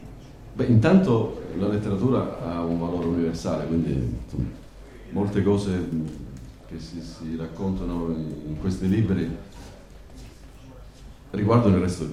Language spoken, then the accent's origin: Italian; Vibo Valentia, Calabria, Italy; accent: Calabrian dialect; quando io vado a Vibo, che è il mio paese, sono uno dei pochi a parlare il dialetto calabrese, uno dei pochi